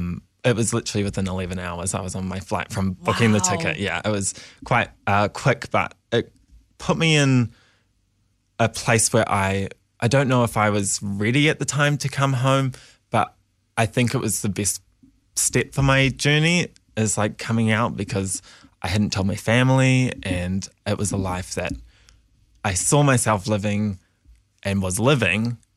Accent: Gisborne, New Zealand; I grew up in Gisborne and was bullied quite a bit.

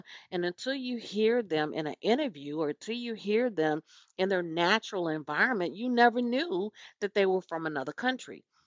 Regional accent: the South, United States; I am, if you haven't noticed, I'm a Southern lady. I grew up in the South

